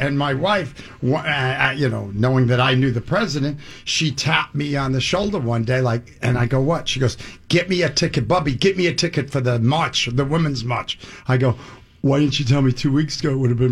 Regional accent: New York, United States; Because I'm from New York. You know, the government shut down. We never knew it was open.

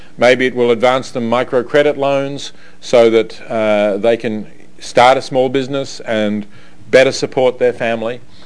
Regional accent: Australia; moved away; I'm an immigrant too, I guess. As you can tell from the funny way I speak, I'm an Australian. And coming here from Australia 10 years ago

